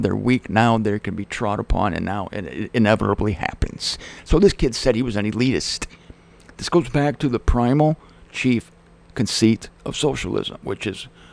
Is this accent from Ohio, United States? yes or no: yes; Ohio, United States; I was born and raised in Ohio, what they call flyover country.